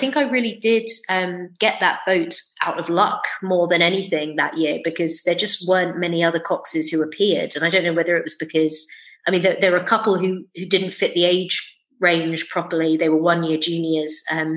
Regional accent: London, United Kingdom; And I think that's because I grew up in London. I learned to drive in London.

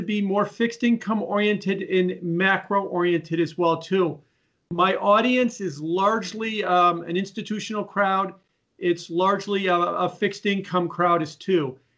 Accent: Chicago, Illinois, United States; I'm originally from Chicago.

